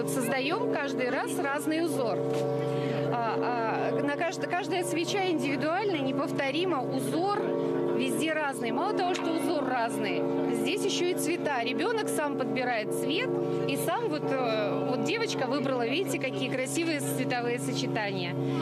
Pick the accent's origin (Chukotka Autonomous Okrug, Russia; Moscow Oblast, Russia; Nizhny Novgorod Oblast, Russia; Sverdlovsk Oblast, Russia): Moscow Oblast, Russia; Shchyolkovo; я из города Щелково.